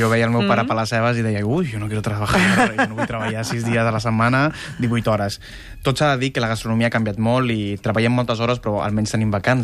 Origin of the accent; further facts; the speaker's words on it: Barcelona, Catalonia, Spain; born there; Jo vaig néixer a Barcelona, sí.